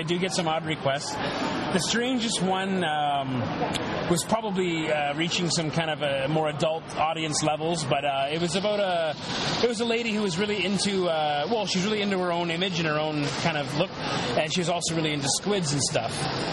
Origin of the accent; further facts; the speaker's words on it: St. Catharines, Ontario, Canada; I mean, I grew up in St. Catharines, so it's a little bit... It's close to home in that regard.